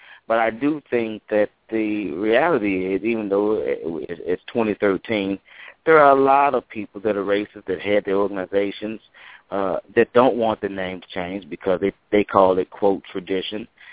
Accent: the South, United States; That, you know, I'm from the South. Well, so am I.

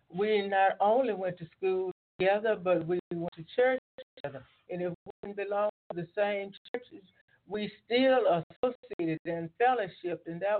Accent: Bryan, Texas, United States; I am from Bryan, Texas. I grew there in the, I was born in 36, so I grew up in the 40s and 50s.

